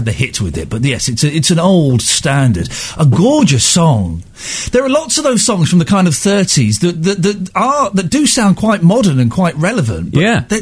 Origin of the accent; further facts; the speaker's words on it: Milford-on-Sea, South East England, United Kingdom; Could you please tell Joe I have very fond memories of his grandfather when I grew up in Milford-on-Sea?